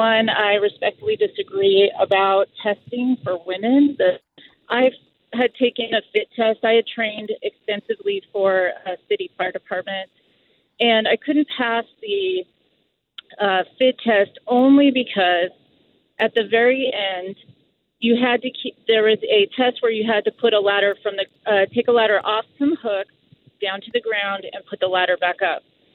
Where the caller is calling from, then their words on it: Seattle, Washington, United States; I'm calling from Redlands, but I'm actually visiting from Seattle. I no longer live in California.